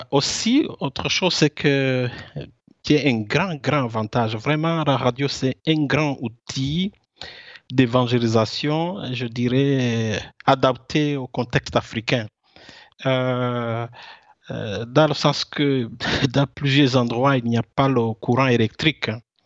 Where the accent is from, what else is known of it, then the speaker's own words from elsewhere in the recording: Rwanda; now in Italy; je suis rwandais de nationalité, mais pour le moment, je suis résident en Italie. Je suis laïque, marié, j'ai deux enfants